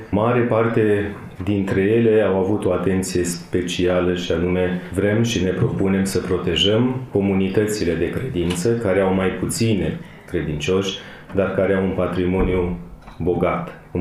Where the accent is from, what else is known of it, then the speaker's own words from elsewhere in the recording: Bucovina, Romania; eu sunt bucovinean